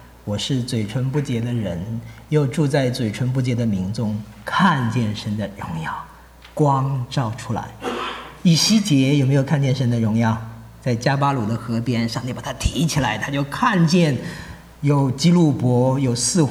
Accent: China; 我们中国人又求智慧又求神迹，因为我们有很多知识嘛

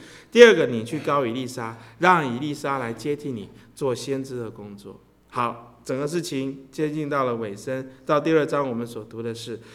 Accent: Taiwan; now in United States; 也讲到我们是从台湾来的

